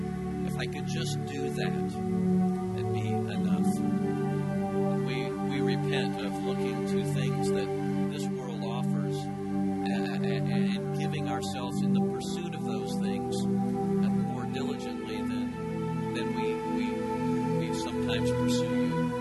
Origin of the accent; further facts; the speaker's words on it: Florida, United States; I'm from Florida, and I just assume that people who do that are from Florida